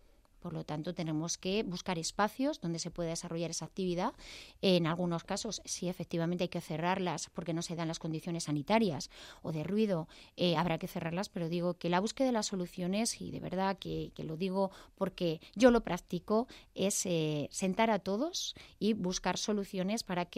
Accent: Castile and León, Spain; yo soy de Castilla y León

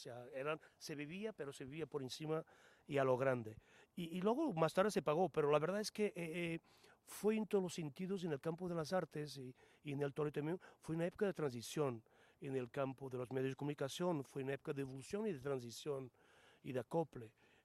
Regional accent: Portugal; sobre todo en mi país, en Portugal, que como sabes es mucho más complicado, mucho más difícil

